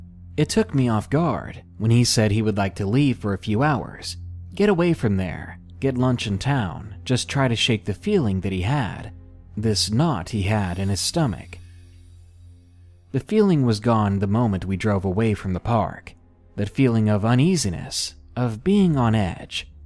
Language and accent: English; Idaho, United States; now in Massachusetts, United States; I moved to Massachusetts from Idaho about 5 years ago